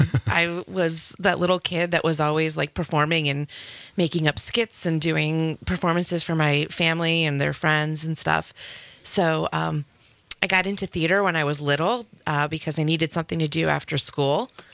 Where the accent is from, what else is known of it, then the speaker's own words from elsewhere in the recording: Cleveland, Ohio, United States; No, I grew up in Cleveland, but that's okay.